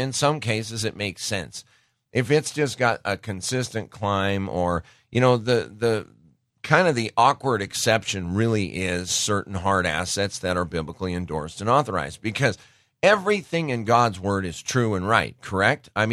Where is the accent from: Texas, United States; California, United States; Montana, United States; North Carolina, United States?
Montana, United States; Great Falls; then they flew him back to my hometown of Great Falls